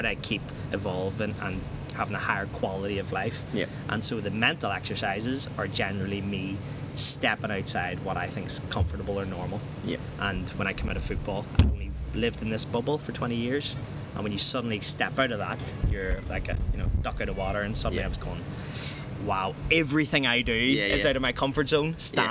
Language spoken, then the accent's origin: English; Belfast, Northern Ireland, United Kingdom; whether it's because I'm from Belfast and you have a kind of, you know, innate confidence